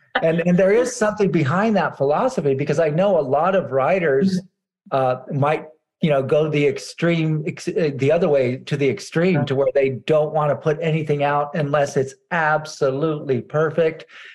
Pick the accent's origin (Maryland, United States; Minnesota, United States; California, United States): California, United States; Fresno; She's a Chicana from here, from El Paso, and I'm from Fresno